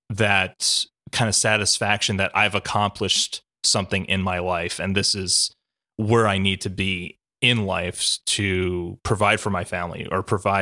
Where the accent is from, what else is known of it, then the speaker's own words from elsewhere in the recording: Australia; This is what I represent as an Australian director.